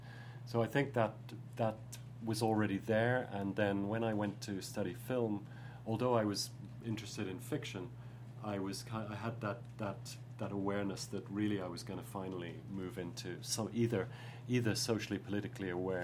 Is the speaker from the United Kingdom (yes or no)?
yes; United Kingdom; born there; because I was born in Britain, I had a grandmother and uncles and aunts